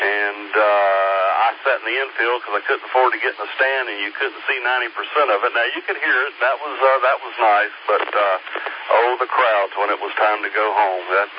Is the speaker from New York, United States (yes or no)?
no; Jacksonville, Florida, United States; I'm used to seeing those old guys fly over all the time growing up in Jacksonville, the Naval Air Station is down there.